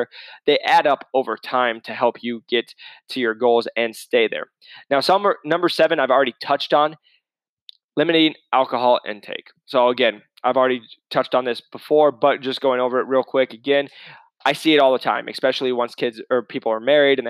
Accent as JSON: {"language": "English", "region": "Midwest", "country": "United States", "said": "I say it because I'm from the Midwest. It's everywhere. But the Midwest, they don't care about as much health as normally as you get on the more the West Coast."}